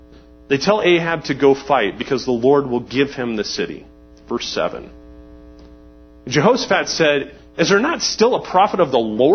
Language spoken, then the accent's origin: English; England, United Kingdom; I'm going to call him Micah because I'm English and I can't say that.